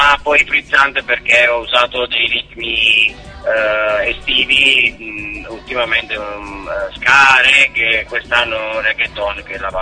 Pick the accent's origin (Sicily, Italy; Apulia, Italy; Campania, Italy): Apulia, Italy; perché sono pugliese, l'ho fatta col cuore, quindi ho dedicato tutti i miei brani alla mia terra